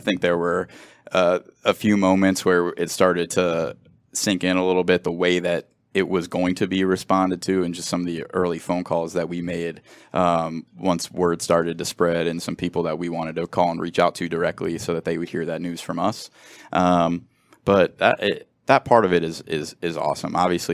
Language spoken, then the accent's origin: English; Cincinnati, Ohio, United States; I think that one thing about this that has been unique in my journey is I grew up in Cincinnati.